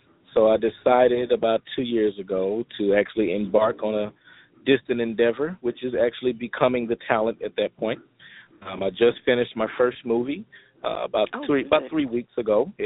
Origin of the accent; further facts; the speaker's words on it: Dallas, Texas, United States; also born or lived in Savannah, United States; I was raised up in Dallas, over in South Oak Cliff, so I loved it. D-Town, or DFW, Funky Town, as they call it. Funky Town, I like Dallas. I was raised in Savannah, Georgia, single-parent home, by my mother